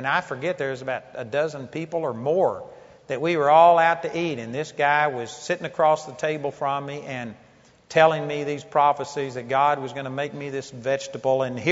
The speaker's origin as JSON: {"language": "English", "town": "Arlington", "region": "Texas", "country": "United States", "tie": "born or raised there", "said": "I grew up in Arlington, Texas, but I was in Nacogdoches, Texas"}